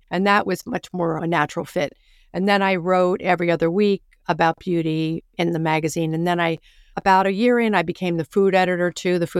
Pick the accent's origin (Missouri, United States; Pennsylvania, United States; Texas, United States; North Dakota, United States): Missouri, United States; St. Louis; also born or lived in New York; because I was born in New York, but I spent 4 years of high school in St. Louis. And so I felt like I had a bit of a Midwestern in me.